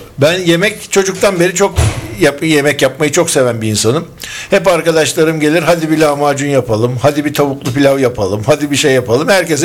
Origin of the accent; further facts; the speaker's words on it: İzmir, Turkey; İzmir'de doğdum, İzmir'de yaşıyorum.